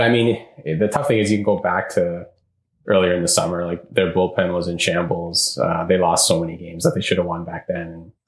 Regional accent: Toronto, Ontario, Canada; born there; I was born in Toronto.

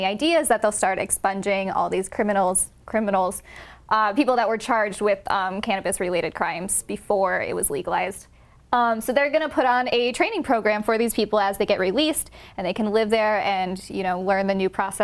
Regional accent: Michigan, United States; I grew up in Northern Michigan though

